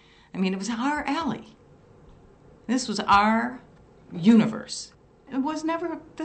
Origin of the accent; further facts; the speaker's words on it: Highland Park, Michigan, United States; I grew up in Highland Park, Michigan. On my particular street, there were 21 kids.